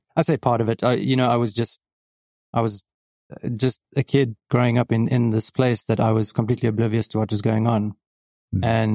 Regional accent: Johannesburg, Gauteng, South Africa; now in Cape Town, South Africa; Grew up in Johannesburg, which is sort of one of the biggest cities in South Africa itself. And in 2010, I moved. Well, I studied, did a whole bunch of things up in Johannesburg. And 2010, I moved down to Cape Town, and that's where I live at the moment.

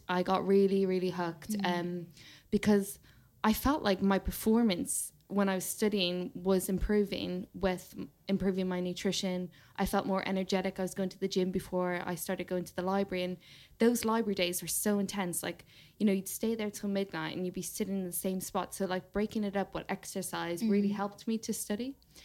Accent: Ireland; So I grew up in Ireland and I did the equivalent of the A-levels.

